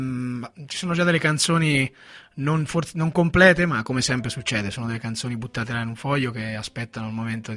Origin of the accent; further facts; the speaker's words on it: Perugia, Umbria, Italy; Ma io sono di Perugia, io ho la D, non so parlare bene.